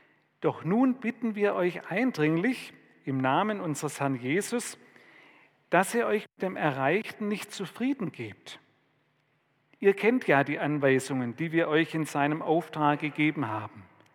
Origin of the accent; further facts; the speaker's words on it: Ludwigsburg, Baden-Württemberg, Germany; Wir hatten in Ludwigsburg, wo ich aufgewachsen bin, so in meiner Jugendzeit